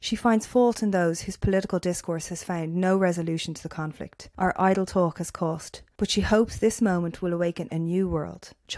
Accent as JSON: {"language": "English", "town": "Dublin", "region": "Leinster", "country": "Ireland", "said": "I'm an English teacher from Dublin"}